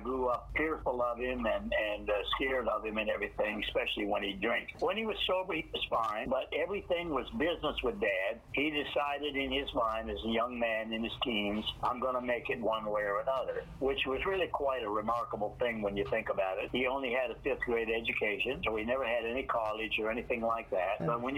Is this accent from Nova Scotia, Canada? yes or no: yes; Halifax, Nova Scotia, Canada; born there; I was born in Halifax, actually in the charity ward of the Salvation Army Hospital there in Halifax in 1936.